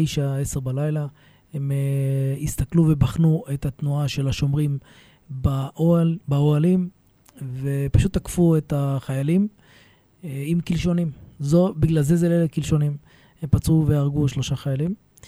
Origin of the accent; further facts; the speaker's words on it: Or Akiva, Haifa District, Israel; born there; נולדתי באור עקיבא.